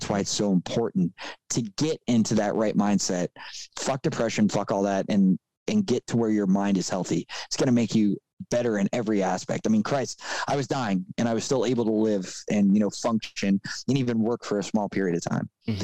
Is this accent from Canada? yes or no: no; Miami, Florida, United States; I grew up in Miami, you know, it was just like inherently all the tough guys all had girls.